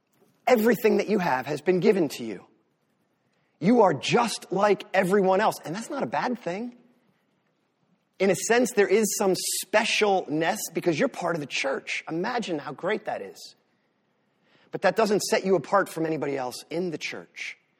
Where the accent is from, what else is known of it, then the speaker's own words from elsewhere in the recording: Northeast, United States; I'm from the Northeast, and I don't even know how not to be sarcastic. It's so bred in me.